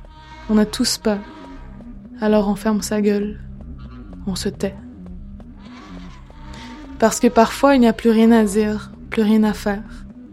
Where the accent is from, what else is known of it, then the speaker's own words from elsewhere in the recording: Quebec, Canada; sur la Côte-Nord, ma région natale, en 2012